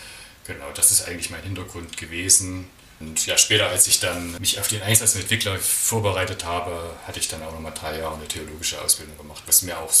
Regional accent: East Germany, Germany; also born or lived in United Kingdom; dass ich eben als Ostdeutscher jetzt so international unterwegs sein kann, dass ich eben diese Erfahrungen machen konnte, Englisch ordentlich lernen konnte, mal in Großbritannien oder Nordirland leben konnte

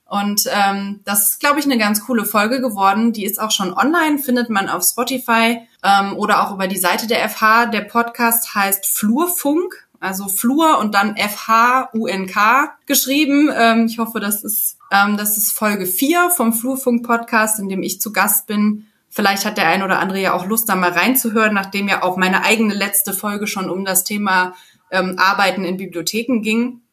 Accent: Mönchengladbach, North Rhine-Westphalia, Germany; Ich bin in Mönchengladbach aufgewachsen. Mönchengladbach ist per Definition eine Großstadt, 250.000 Einwohner ungefähr.

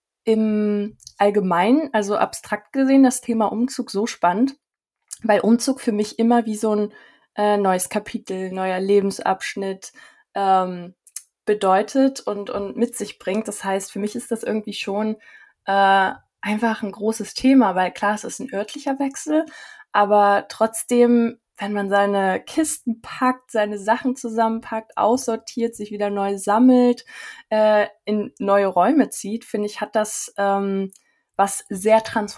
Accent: Saxony, Germany; ich bin ja doch bei Leipzig aufgewachsen

